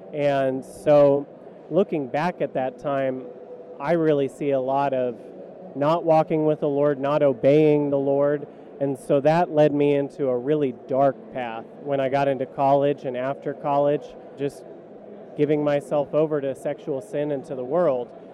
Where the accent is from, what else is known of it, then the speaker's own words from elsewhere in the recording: California, United States; I grew up in California, actually. So I grew up in a church that preached the word, but also just all the culture around me was very secular